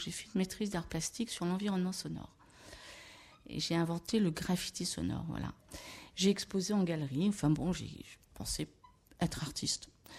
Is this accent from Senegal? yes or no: yes; Senegal; J'ai une enfance africaine, j'ai grandi au Sénégal.